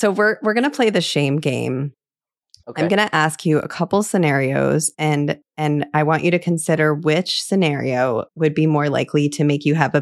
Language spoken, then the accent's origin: English; Midwest, United States; I am also from the Midwest.